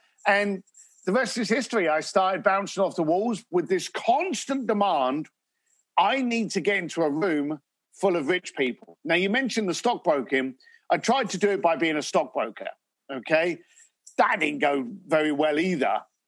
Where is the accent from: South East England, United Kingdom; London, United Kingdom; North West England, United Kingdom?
London, United Kingdom; Growing up in East London to what I thought was in a poor family